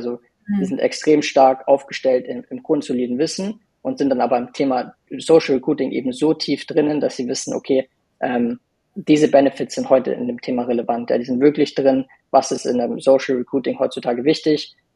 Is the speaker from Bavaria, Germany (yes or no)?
yes; Munich, Bavaria, Germany; Aber ich bin auch aus München.